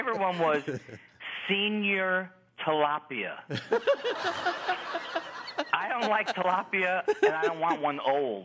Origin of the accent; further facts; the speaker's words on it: Queens, New York, United States; now in Los Angeles, United States; Well, I'm from Queens. I'm from Queens, New York.